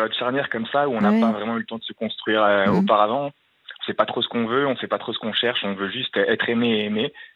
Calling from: Paris, Île-de-France, France; J'ai 25 ans et je viens de Paris.

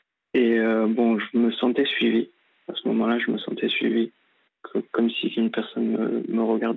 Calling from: Mont-de-Marsan, Nouvelle-Aquitaine, France; J'ai 22 ans, je suis de Mont-de-Marsan.

